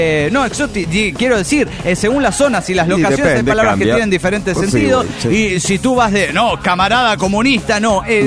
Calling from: San Luis, Argentina; de San Luis, Argentina.

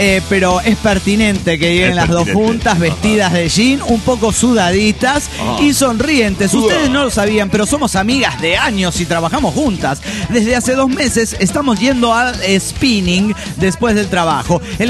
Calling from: Puebla, Mexico; Hola, soy … de Puebla, México.

